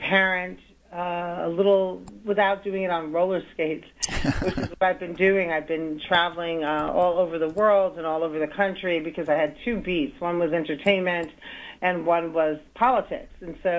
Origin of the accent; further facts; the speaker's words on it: Manhattan, New York, United States; also born or lived in Bronx; I was born in the Bronx and raised in Manhattan, although I've been a proud Brooklynite for roughly 30 years.